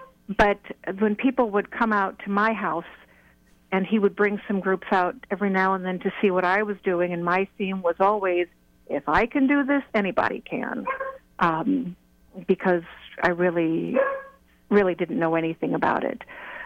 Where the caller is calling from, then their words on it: Baldwin City, Kansas, United States; Yes, I'm calling from Baldwin City, well, rural Baldwin City, Kansas.